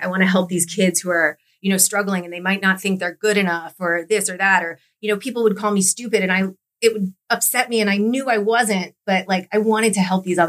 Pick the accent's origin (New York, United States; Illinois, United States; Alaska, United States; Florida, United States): Florida, United States; now in Orlando, United States; I'm from Florida, born and raised in South Florida, but now I'm an Orlando convert, I would say.